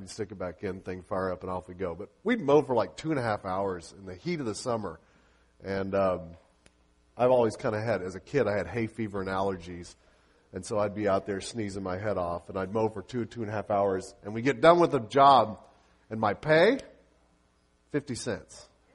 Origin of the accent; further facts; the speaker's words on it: Arkansas, United States; also born or lived in Central Florida; We had just moved to Central Florida from Northwest Arkansas. And when we moved from Northwest Arkansas to Central Florida, one of the sports that was kind of big was soccer. It was not big in Northwest Arkansas. We didn't play soccer as a kid much growing up.